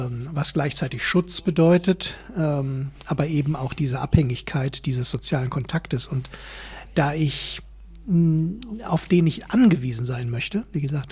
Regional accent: North Rhine-Westphalia, Germany; born there; moved away; Ich bin geboren im Sauerland, habe dort aber nicht sehr viele Jahre verbracht.

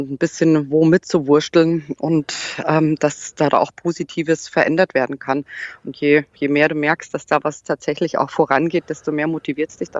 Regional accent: Munich, Bavaria, Germany; ich komme aus München, bin seit 31 Jahren Löwenfan, bin jetzt 44 Jahre alt

